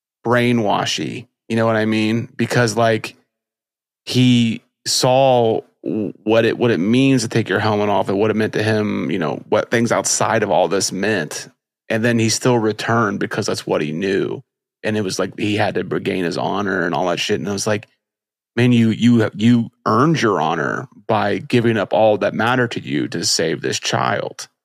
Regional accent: Indiana, United States; But I'm just from Indiana.

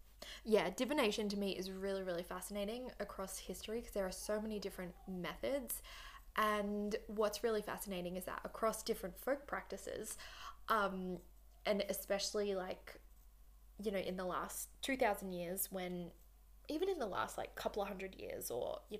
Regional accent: Australia; accent: Australian; If it's pronunciation, can we just assume that is because my Australian accent, as much as I prefer like to think that I am cultured, more cultured than other Australian accenters, I'm not.

